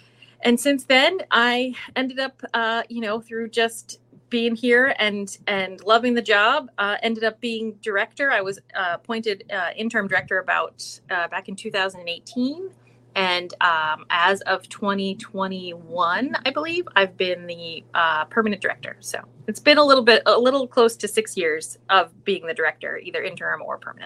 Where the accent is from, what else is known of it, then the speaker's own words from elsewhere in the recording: Palmer, United States; So I grew up in Palmer, and I was a frequent Palmer Library patron when I was younger.